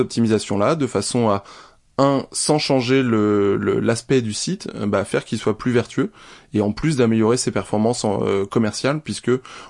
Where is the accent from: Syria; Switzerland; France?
France; Le Havre, Normandy; also born or lived in Marseille; j'ai 41 ans, je suis originaire du Havre. Après des études d'école de commerce dans la région de Marseille, je suis revenu au Havre.